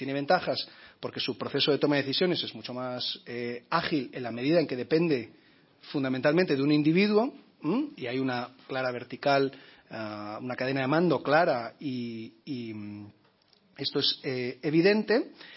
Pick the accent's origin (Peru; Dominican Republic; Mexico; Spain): Spain; nos tiene que preocupar, como españoles y europeos en nuestros debates, la gran asimetría reinante.